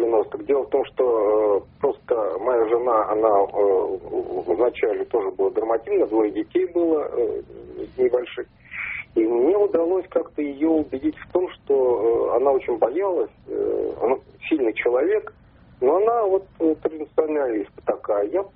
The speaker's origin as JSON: {"language": "Russian", "region": "Moscow", "country": "Russia", "said": "Я из Москвы"}